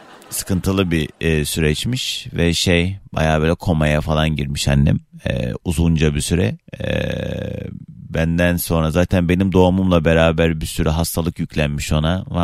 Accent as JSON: {"language": "Turkish", "town": "Küçükçekmece", "region": "Istanbul", "country": "Turkey", "tie": "born there", "said": "Küçükçekmece doğumluyum ben."}